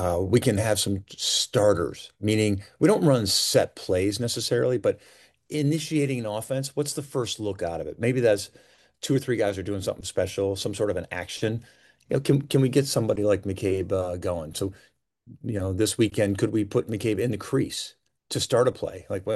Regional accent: Lafayette, New York, United States; I grew up in Lafayette, New York, and as I got older, I got to play on the Ostrom, the Gordie Ostrom Athletic Fields

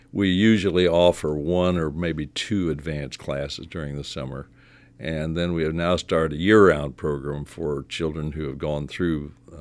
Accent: Indiana, United States; Well, I reflect back, I guess, on growing up in Indiana, where we were 50 miles from water deep enough to get your knees wet.

